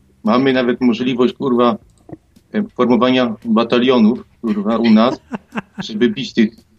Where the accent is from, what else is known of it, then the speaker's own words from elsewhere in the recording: Ukraine; ja akurat jestem z Ukrainy.